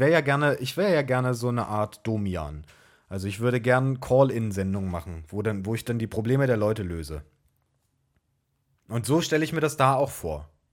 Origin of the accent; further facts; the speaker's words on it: Bernau, Brandenburg, Germany; accent: Berlin dialect; ich komme aus Bernau in Brandenburg, das ist nordöstlich von Berlin. Dementsprechend spreche ich normalerweise Berliner Dialekt.